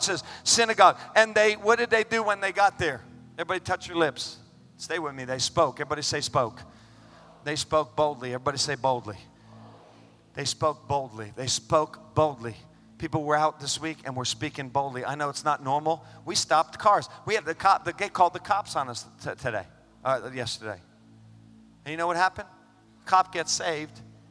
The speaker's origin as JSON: {"language": "English", "region": "New York", "country": "United States", "tie": "born or raised there", "said": "I grew up in New York, man. I grew up in New York."}